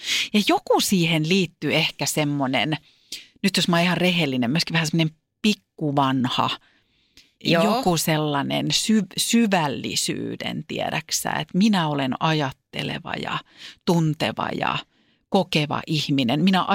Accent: Vantaa, Uusimaa, Finland; Vantaan Korsossa, mistä mä oon kotoisin

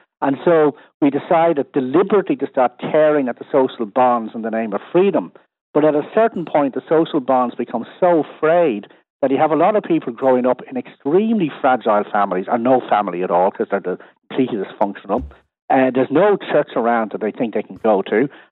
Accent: Ireland; So the experience that we had of growing up in Ireland is extremely different from the experience of somebody who was born, you know, in the year 2000.

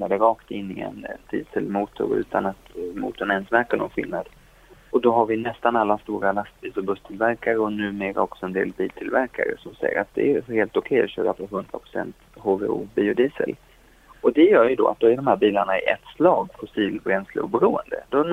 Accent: Sweden

